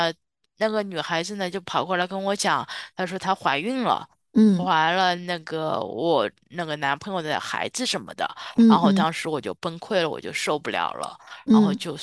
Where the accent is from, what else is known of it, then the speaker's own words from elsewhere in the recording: Shanghai, China; now in Melbourne, Australia; 我来自上海，我是2004年6月份来到墨尔本的，我现在是澳洲公民